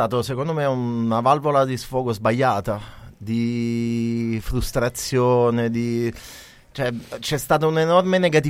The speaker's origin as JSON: {"language": "Italian", "town": "Naples", "region": "Campania", "country": "Italy", "said": "Pensa che io sono napoletano."}